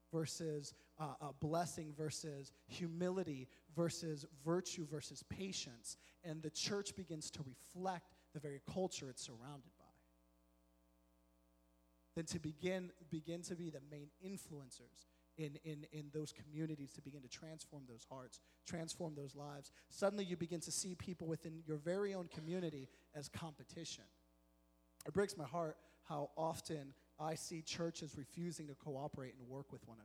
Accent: Boston, Massachusetts, United States; the prison culture that I grew up under in Boston.

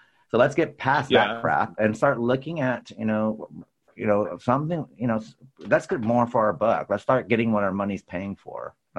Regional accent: United States; now in England, United Kingdom; being an American living over in England

